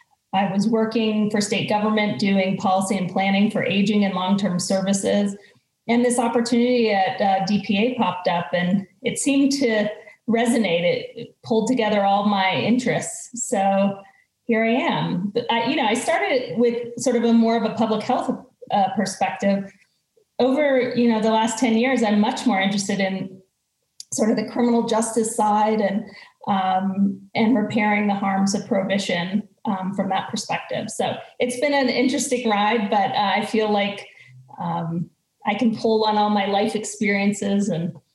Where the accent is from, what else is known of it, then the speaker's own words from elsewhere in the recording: New Mexico, United States; I grew up here in New Mexico in a rural community south of Santa Fe, where there was a lot of drug use, a lot of marijuana use, problematic, unproblematic.